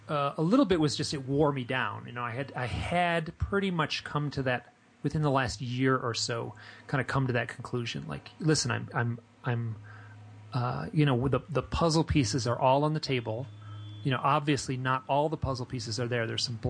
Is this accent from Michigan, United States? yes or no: yes; Michigan, United States; You know, it was a very calm, lovely, I grew up in Michigan, very lovely autumn evening.